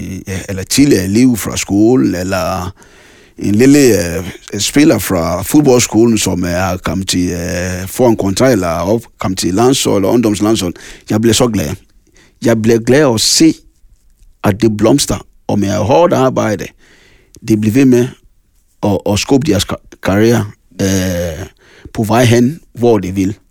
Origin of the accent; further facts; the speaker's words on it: Ghana; now in Denmark; Jeg føler mig, jeg føler mig ghaneser, men jeg er dansker.